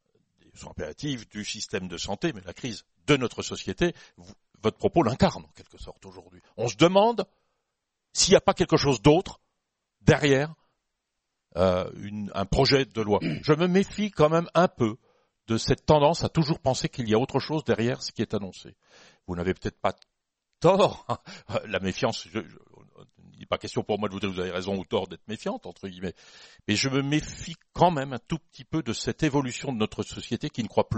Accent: Bourgogne-Franche-Comté, France; Mais je viens de Franche-Comté, donc j'ai une forme d'utopie probablement.

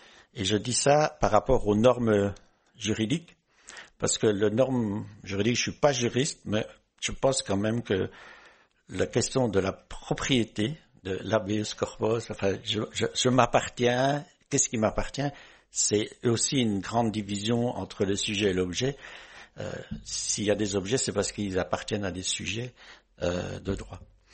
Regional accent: Belgium; un exemple qui me revient de Belgique, puisque je suis belge

